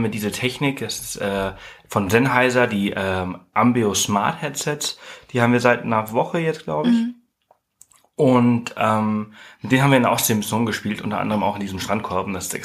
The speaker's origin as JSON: {"language": "German", "town": "Mallorca", "region": "Balearic Islands", "country": "Spain", "said": "Ich komme aus Mallorca, natürlich habe ich das gesehen."}